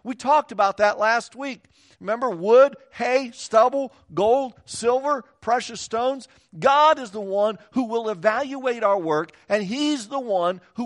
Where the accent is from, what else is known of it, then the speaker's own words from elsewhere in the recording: Kansas, United States; Remember, I'm from Kansas. We don't ski.